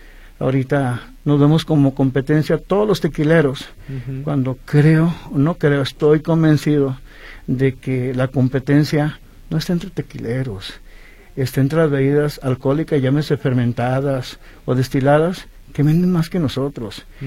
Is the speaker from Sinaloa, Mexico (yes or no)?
yes; Mazatlán, Sinaloa, Mexico; born there; Nací en Mazatlán, Sinaloa, el 14 de julio de 1964.